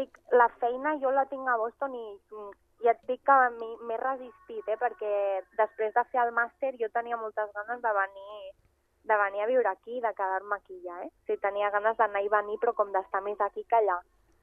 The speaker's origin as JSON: {"language": "Catalan", "town": "Sabadell", "region": "Catalonia", "country": "Spain", "tie": "born or raised there", "first_language": "Catalan", "moved": "yes", "said": "Venir a Sabadell, estar amb la meva família, amb els meus amics de sempre"}